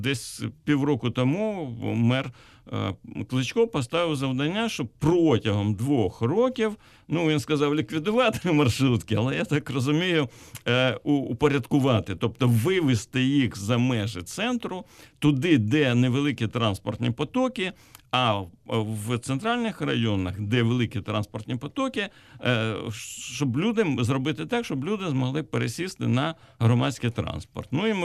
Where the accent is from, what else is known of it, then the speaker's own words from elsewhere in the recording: Kyiv, Ukraine; я це кажу як киянин